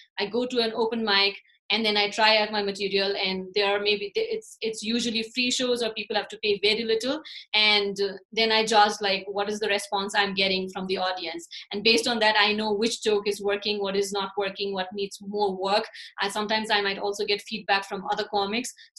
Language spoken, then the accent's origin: English; Kathmandu, Bagmati, Nepal; English is a second language; As somebody who was born and raised in Nepal, Kathmandu, I went to school here. I've never studied in the United States.